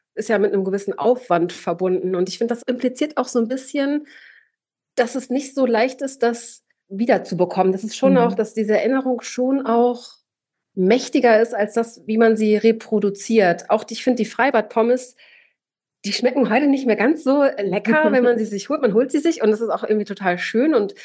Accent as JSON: {"language": "German", "town": "Bielefeld", "region": "North Rhine-Westphalia", "country": "Germany", "said": "es ist sowas sehr Ostwestfälisches. Ich komme ursprünglich aus Bielefeld."}